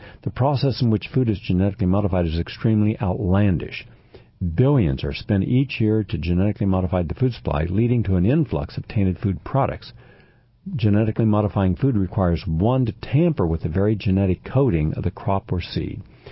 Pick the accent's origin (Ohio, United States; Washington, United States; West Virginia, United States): West Virginia, United States; Parkersburg; now in Wheeling, United States; didn't know I was born and raised in Parkersburg, and then he moved to Wheeling, which I moved to Wheeling